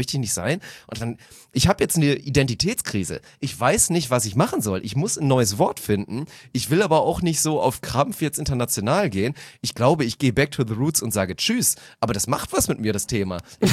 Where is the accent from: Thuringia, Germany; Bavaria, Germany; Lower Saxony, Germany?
Lower Saxony, Germany; auch wenn ich keine richtige Heimat habe in Deutschland, empfinde ich mich schon immer noch so ein bisschen als Norddeutsch, Schrägstrich aber so ein bisschen als Niedersachse